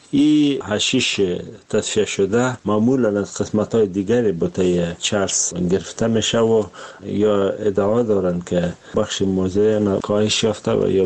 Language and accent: Persian; Afghanistan; ما از افغانستان اومدیم